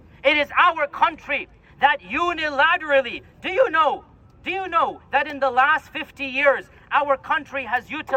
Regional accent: Texas, United States; Across the country, I'm from Texas, I flew in from Dallas, at the University of Texas, the governor sent in the troops against students.

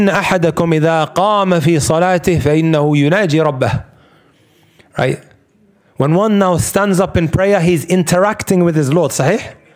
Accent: Netherlands; I'm from the Netherlands, and I can see a lot of you guys are from the Netherlands as well

